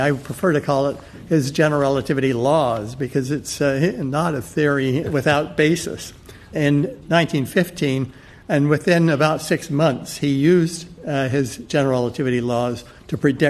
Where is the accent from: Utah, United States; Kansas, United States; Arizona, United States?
Utah, United States; Logan; It was an idyllic childhood. This was a Mormon town, but I grew up in a family with one foot in the Mormon church and one foot out, and so it was a very interesting growing up.